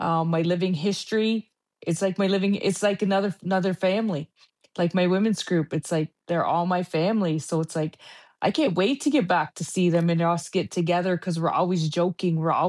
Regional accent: Canada; now in United States; because I didn't grow up in America. I grew up in Canada.

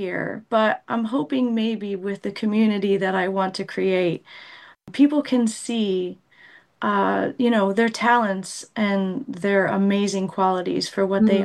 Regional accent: Pennsylvania, United States; So I grew up in churches in the Poconos

